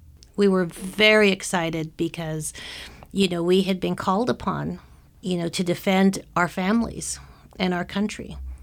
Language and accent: English; Vallejo, California, United States; I'm from Vallejo, California. I went into the military right after high school